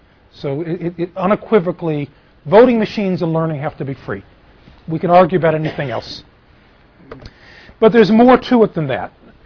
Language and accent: English; Massachusetts, United States; especially I'm from Massachusetts, with our the MCAS